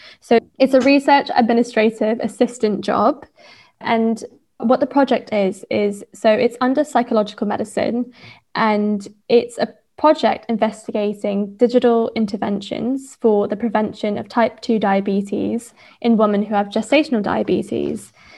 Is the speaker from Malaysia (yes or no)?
yes; Malaysia; And I grew up in Malaysia